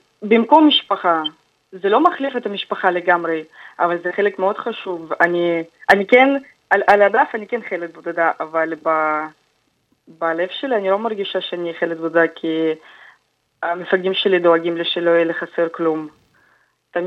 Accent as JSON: {"language": "Hebrew", "country": "Russia", "moved": "as an adult", "lives_now": "Haifa, Israel", "said": "בת 21, כרגע אני גרה בחיפה. עליתי מרוסיה לפני 3 שנים"}